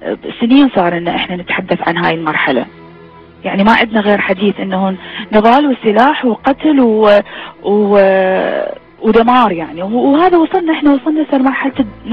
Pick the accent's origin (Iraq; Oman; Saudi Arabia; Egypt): Iraq; يعني على الاقل هسه الشعب بلدنا العراق الجمهورية العراقية محتاجة للتطوير لبناء جديد يعني من الأساس.